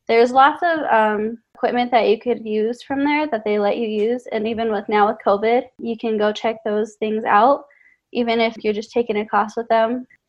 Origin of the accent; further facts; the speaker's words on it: Taos, New Mexico, United States; I am originally from Taos, New Mexico. I attended New Mexico Highlands University